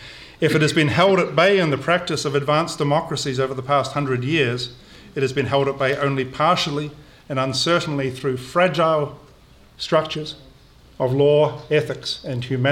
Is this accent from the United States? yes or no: no; New Zealand; I'm a New Zealander, I'm from British stock.